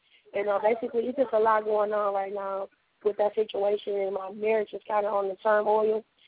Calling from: Pontiac, Michigan, United States; I'm from Pontiac, Michigan.

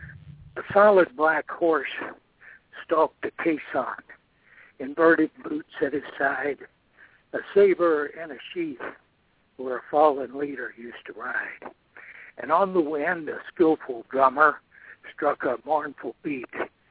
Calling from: Richmond, Indiana, United States; Yeah, I'm calling from Richmond, Indiana.

